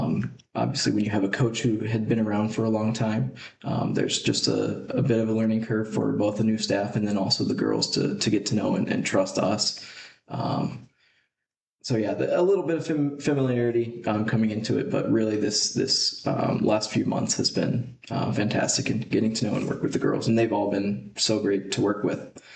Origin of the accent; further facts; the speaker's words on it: Ankeny, Iowa, United States; growing up in Ankeny, I love the community. I love the soccer community here. And my wife and I, with this opportunity coming up, just felt like now was the right time to make the move back.